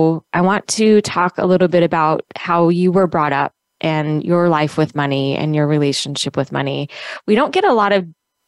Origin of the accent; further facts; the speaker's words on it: North Las Vegas, Nevada, United States; So Jimmy and I grew up in different sides of the city. I grew up in North Las Vegas area, and he grew up in Henderson, which at that time were like worlds apart.